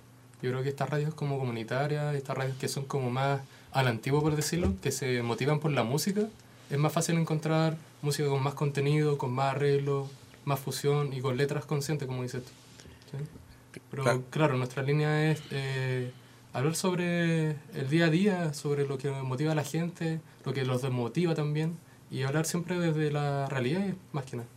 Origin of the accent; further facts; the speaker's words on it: Puerto Montt, Los Lagos, Chile; also born or lived in Santiago; yo soy de Puerto Montt, yo soy nacido en Puerto Montt, y después nos vinimos a vivir acá a Santiago buscando la plata.